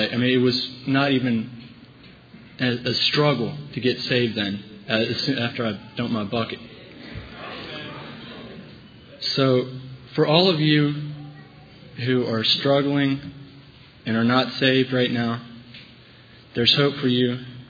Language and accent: English; Amherst, Virginia, United States; I'm from Amherst, Virginia, and I'm 17 years old. Well, I was raised in a very godly family